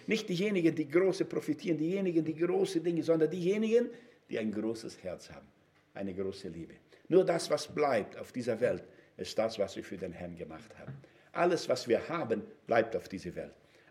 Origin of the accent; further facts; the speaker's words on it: Brazil; Ich komme aus Brasilien